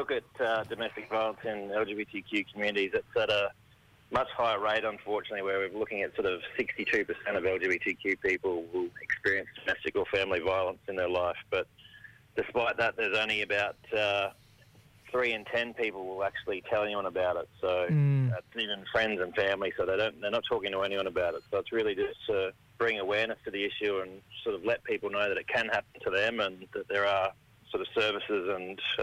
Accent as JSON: {"language": "English", "town": "Brisbane", "region": "Queensland", "country": "Australia", "said": "I'm from Brisbane in Turrbal land."}